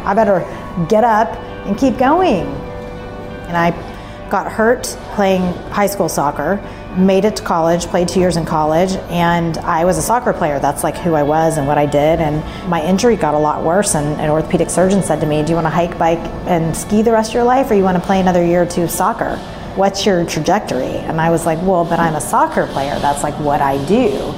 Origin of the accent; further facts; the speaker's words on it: Dallas, Texas, United States; I grew up in Dallas. My father was at the medical school here